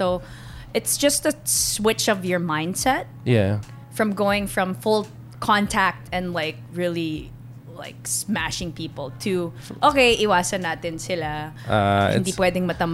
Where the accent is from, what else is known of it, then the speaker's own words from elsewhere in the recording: Chicago, Illinois, United States; born there; So I was born in Chicago.